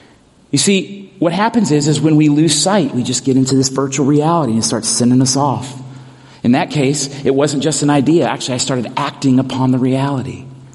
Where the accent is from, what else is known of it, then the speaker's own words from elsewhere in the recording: the South, United States; and I was raised in the South in the independent Baptist, it was kind of like this.